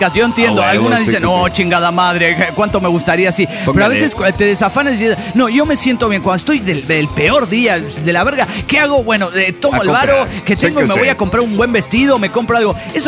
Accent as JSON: {"language": "Spanish", "region": "Mexico City", "country": "Mexico"}